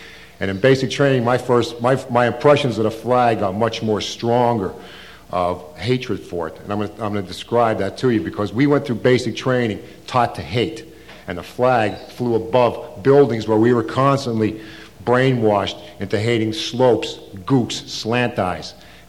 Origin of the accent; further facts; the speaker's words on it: Pennsylvania, United States; I mean, a town I grew up in Western Pennsylvania is a steel mill coal mine town.